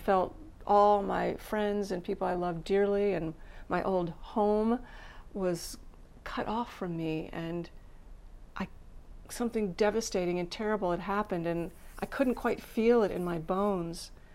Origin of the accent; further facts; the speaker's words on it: Washington, District of Columbia, United States; now in Boston, United States; I grew up, Washington, D.C. is my hometown.